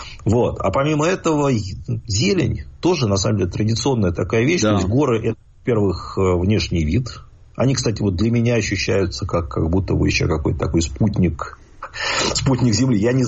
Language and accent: Russian; Khimki, Moscow Oblast, Russia; born there; я родился не просто в Химках, это ладно бы. Ну, я родился в старых